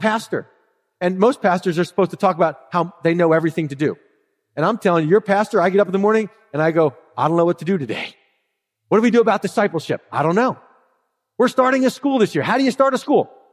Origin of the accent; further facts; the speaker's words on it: Philadelphia, Pennsylvania, United States; I grew up in Philadelphia, the art museum there, and the big statue of Rocky is there with his gloves lifted.